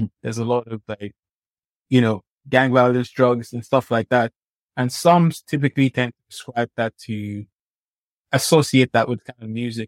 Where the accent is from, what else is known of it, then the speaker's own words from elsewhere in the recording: Nigeria; I grew up in Nigeria